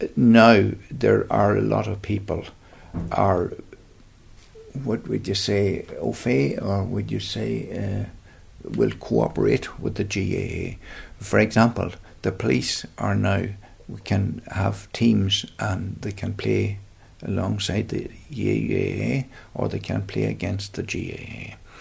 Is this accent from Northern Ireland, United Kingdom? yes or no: yes; Northern Ireland, United Kingdom; born there; I have a British citizenship, and because I was born in Northern Ireland, I called myself British. But I suppose that all comes from the plantation of Ulster, which my previous ancestors would have came over at the plantation of Ulster.